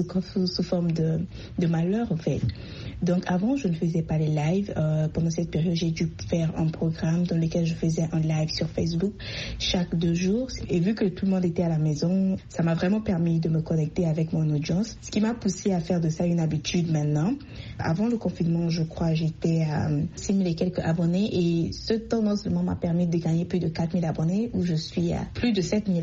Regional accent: Central African Republic; now in United States; Je suis centrafricaine de nationalité. Je vis aux États-Unis.

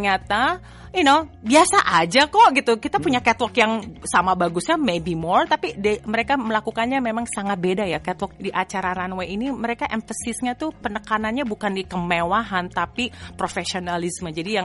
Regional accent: Jakarta, Indonesia; now in New York, United States; Aku dari Jakarta langsung loncat ke New York.

